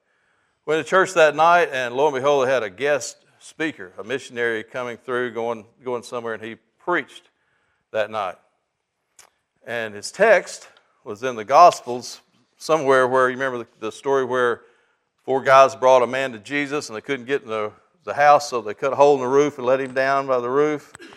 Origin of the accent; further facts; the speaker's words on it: the South, United States; I'm from the South like you were last week.